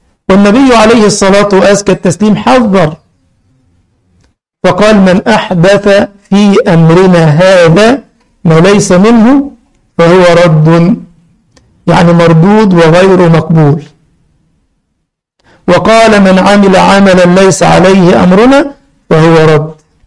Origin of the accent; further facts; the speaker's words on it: Egypt; والبدوي اللي عندنا في مصر وسيد المرسى أبو العباس